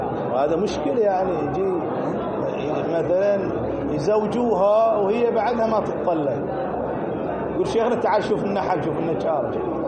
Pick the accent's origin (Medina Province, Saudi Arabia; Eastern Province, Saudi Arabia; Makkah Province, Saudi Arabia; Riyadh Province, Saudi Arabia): Eastern Province, Saudi Arabia; Qatif; أنا أهلي أحسائية، أنا قطيفي بس أهلي أحسائية، هناك حساوية كثيرين.